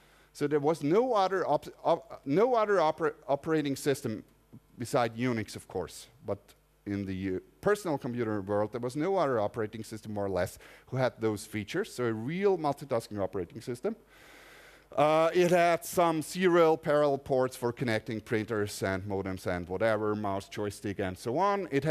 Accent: Austria; So it's everything German. I'm from Austria.

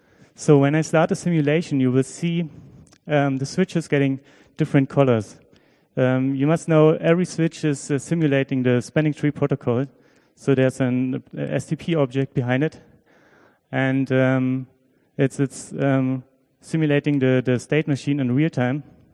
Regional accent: Berlin, Germany; I'm from Berlin, from the TFH Berlin. It's the Technical University of Applied Science here.

